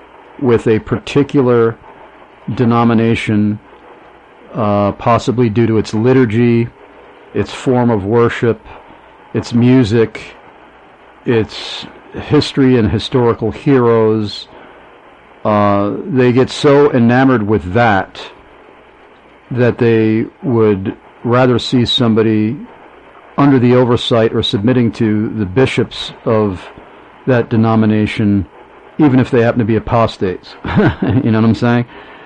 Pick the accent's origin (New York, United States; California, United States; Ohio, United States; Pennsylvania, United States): New York, United States; Amityville; in Amityville, Long Island, my hometown where I was born, raised, and lived for most of my life.